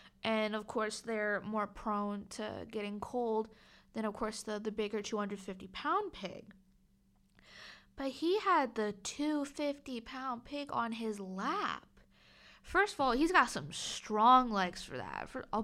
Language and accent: English; New Jersey, United States; I'm from the South Jersey, Philly area.